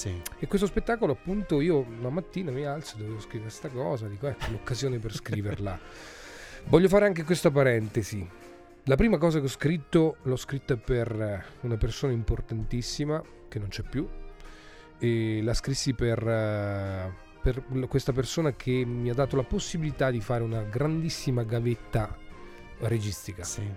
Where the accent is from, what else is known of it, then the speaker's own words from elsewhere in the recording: Marche, Italy; Io appunto sono marchigiano, quindi l'ho vissuto